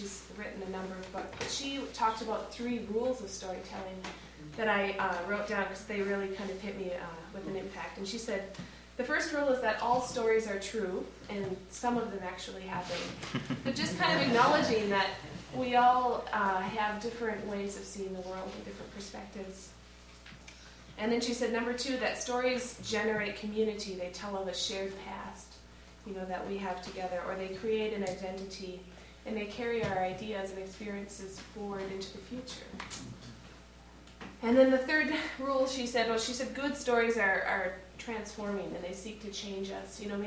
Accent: Minnesota, United States; when you're growing up in Minnesota anyway, you always take the Iowa basic skills

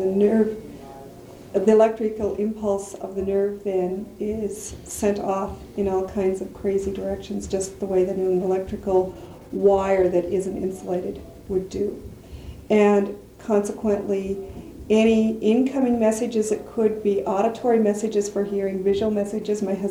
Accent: Montana, United States; I was born and raised in Montana. I still live in Montana. I grew up on a farm.

